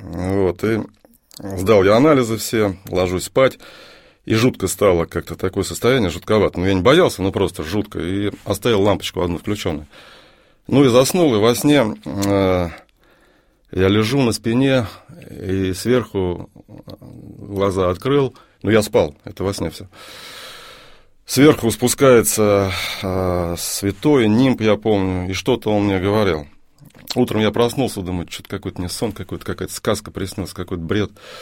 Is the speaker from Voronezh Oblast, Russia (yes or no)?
yes; Voronezh, Voronezh Oblast, Russia; also born or lived in Donbas, Ukraine; Родился я на Донбассе. В 2 года папа получил распределение. После института попали в Воронеж. Вот. И, собственно, там я вырос. В нашем городе красивом.